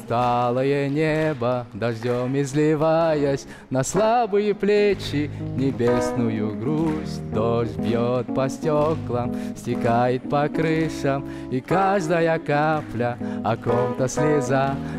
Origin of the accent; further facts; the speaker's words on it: Kostanay Region, Kazakhstan; now in Almaty, Kazakhstan; я сам из Костанайской области сейчас.